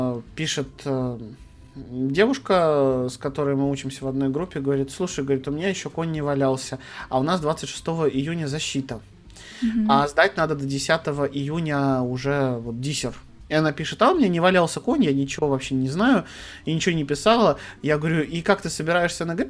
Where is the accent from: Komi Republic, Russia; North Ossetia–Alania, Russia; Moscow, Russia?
Moscow, Russia; А я же из Москвы